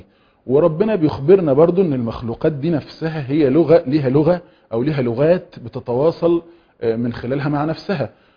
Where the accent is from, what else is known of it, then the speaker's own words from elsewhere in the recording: Egypt; احنا مثلا كمصريين او احنا كعرب